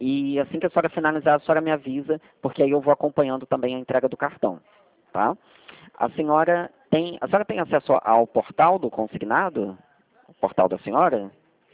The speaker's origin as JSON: {"language": "Portuguese", "region": "Rio de Janeiro", "country": "Brazil", "said": "Eu sou do Rio de Janeiro."}